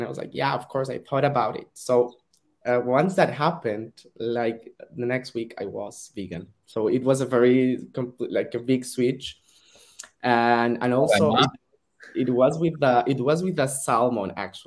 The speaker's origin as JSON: {"language": "English", "region": "Bogotá", "country": "Colombia", "moved": "as an adult", "lives_now": "Barcelona, Spain", "said": "as you said, I'm originally from Colombia, from Bogota, big city. So I came to Europe almost 3 years ago for the, you know, studying purposes."}